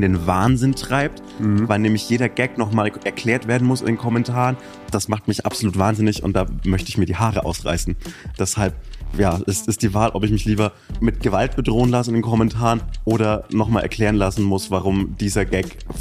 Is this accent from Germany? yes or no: yes; Bavaria, Germany; Zwischen Bamberg und Nürnberg in der fränkischen Schweiz.